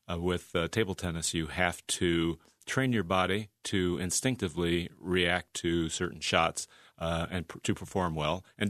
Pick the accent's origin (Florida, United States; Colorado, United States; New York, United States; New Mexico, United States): New York, United States; Pleasantville; So I now own my own table tennis club in my hometown of Pleasantville.